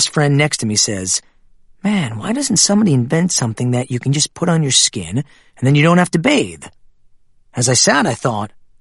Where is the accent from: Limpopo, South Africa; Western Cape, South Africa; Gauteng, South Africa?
Limpopo, South Africa; Motetema; I grew up in Limpopo, in a little town called Motetema. Water and electricity supply are as unpredictable as the weather